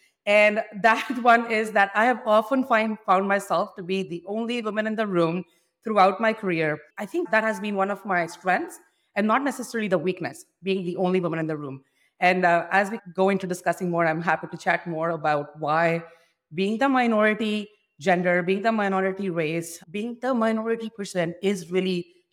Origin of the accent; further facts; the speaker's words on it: India; I come from India.